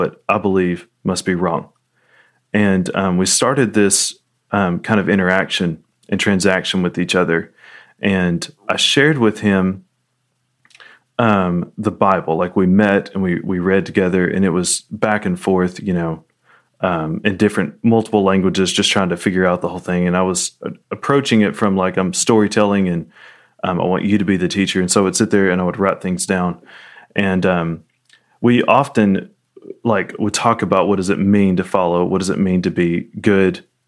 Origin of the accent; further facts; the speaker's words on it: United States; this different culture, as an American